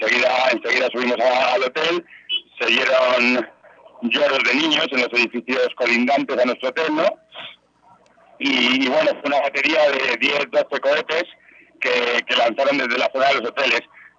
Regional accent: Spain; sí soy español, soy cristiano

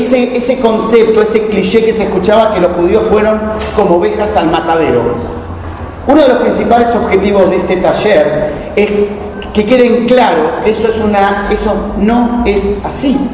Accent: Rosario, Santa Fe, Argentina; now in Bahía Blanca, Argentina; Soy rosarino, vivo en Bahía Blanca hace como 30 años. Soy moré de la Escuela Hebrea de Bahía Blanca

